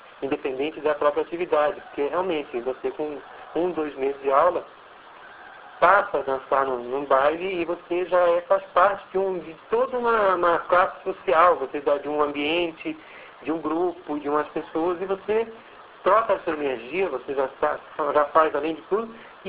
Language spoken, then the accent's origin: Portuguese; Campinas, São Paulo, Brazil; moved away as an adult; now in Rio de Janeiro, Brazil; Sou de Campinas. Natural de Campinas, vim para... No meu primeiro disco, eu mudei para São Paulo, em 82. Aí voltei a Campinas e em 86 eu entrei definitivamente para cá